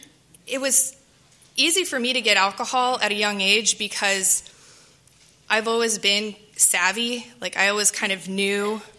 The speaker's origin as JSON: {"language": "English", "region": "Midwest", "country": "United States", "said": "I was a good kid. I come from the Midwest. My parents are from Kansas and Colorado."}